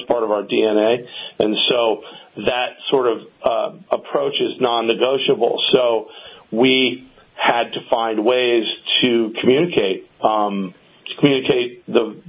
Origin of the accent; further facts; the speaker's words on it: Northeast, United States; we're both from the Northeast, and we were the only ones on both of our respective families who were on the West Coast.